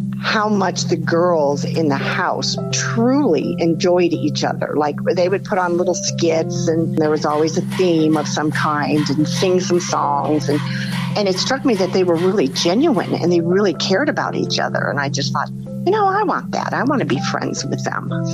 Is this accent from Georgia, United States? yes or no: no; Bloomington, Illinois, United States; also born or lived in Chicago; I grew up in Bloomington Normal. I was born in the Chicago area, but moved to Bloomington with my dad because he worked for State Farm.